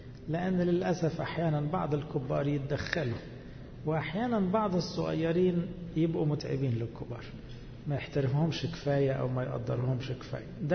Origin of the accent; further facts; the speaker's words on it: Egypt; انتوا عندكم ضغط غير الضغط اللي عندنا في مصر